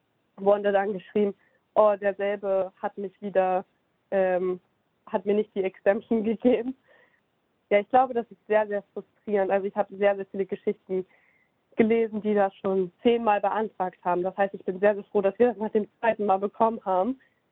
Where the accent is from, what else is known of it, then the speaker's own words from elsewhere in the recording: Saxony-Anhalt, Germany; ich komme aus Sachsen-Anhalt